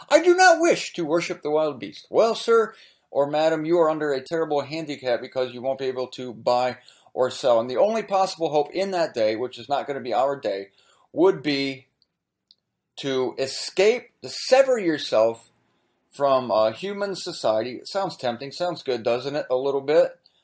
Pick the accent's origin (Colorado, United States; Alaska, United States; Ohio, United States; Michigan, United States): Ohio, United States; centrally located breaker station in Akron, near Akron, Ohio. That figures, sorry. I'm not speaking bad of my home state, or am I?